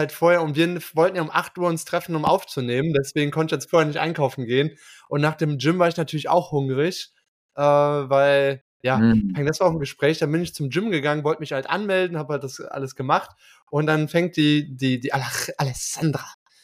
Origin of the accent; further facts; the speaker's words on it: Germany; Ja, ich komme aus Deutschland. Und dann war so, also erstmal war die erste Frage so, ja, where are you from? Ne, ja, von wo kommst du? Ja, aus Deutschland.